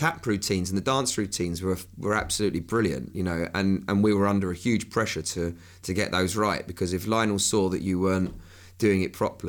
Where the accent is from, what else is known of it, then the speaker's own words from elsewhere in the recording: Bromley, London, United Kingdom; born there; We do that in England, don't we? We give the same name to multiple places just to confuse everybody.